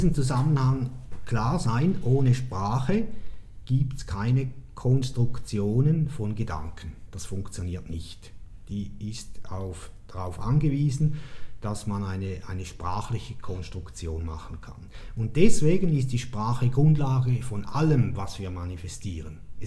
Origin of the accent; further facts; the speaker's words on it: Switzerland; Also ich als Schweizer kann in, ich sage jetzt mal Frankfurt am Main, jene Kultur überhaupt nicht nachvollziehen